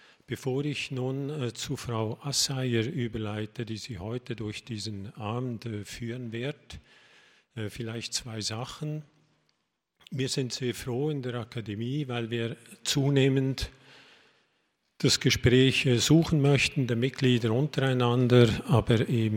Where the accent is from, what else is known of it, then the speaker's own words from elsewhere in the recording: Switzerland; ich als Schweizer, diesen Titel, der löst bei mir so